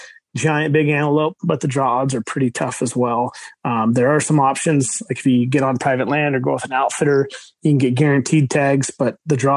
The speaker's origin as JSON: {"language": "English", "region": "Nevada", "country": "United States", "tie": "born or raised there", "said": "I was born and raised in Nevada."}